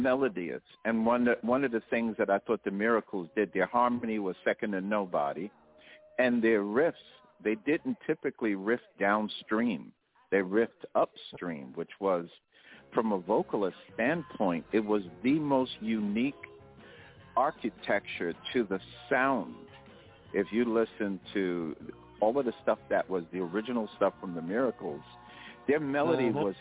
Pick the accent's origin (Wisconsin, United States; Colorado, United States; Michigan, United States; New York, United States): New York, United States; Yeah, I'm originally from New York.